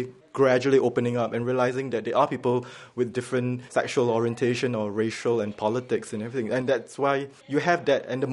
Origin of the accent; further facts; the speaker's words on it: Singapore; and I'm from Singapore.